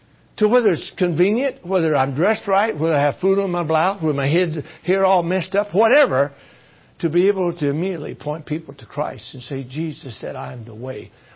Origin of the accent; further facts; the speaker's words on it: Philippines; You know, I come from the Philippines. I can't relate to them.